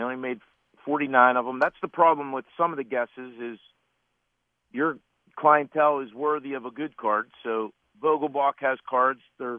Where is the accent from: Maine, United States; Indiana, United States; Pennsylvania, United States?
Pennsylvania, United States; Pittsburgh; I can't tell you whether that's because I'm from Pittsburgh or not.